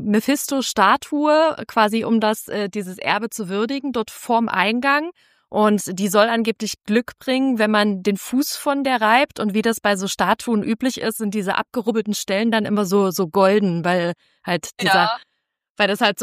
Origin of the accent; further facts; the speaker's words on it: Dresden, Saxony, Germany; born there; now in Leipzig, Germany; ich bin gebürtig aus Dresden